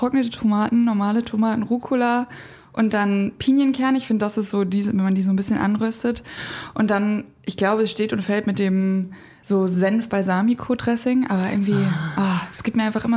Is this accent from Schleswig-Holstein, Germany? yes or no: yes; Kiel, Schleswig-Holstein, Germany; Ja, also ich komme aus Kiel. Ich habe Beachvolleyball am Strand gelernt.